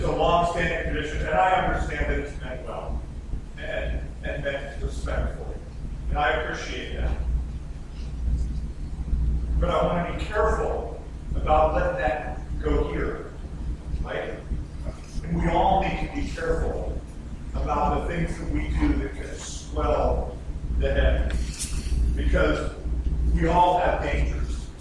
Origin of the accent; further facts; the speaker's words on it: United States; After all, I'm American.